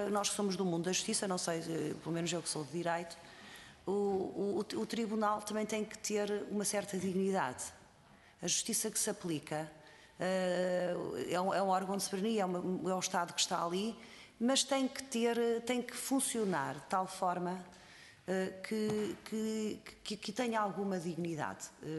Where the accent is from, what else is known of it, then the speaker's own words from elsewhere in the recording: Aveiro, Portugal; eu sou do litoral urbano e vocês são do interior rural, sou do distrito de Aveiro, sou eleita por Aveiro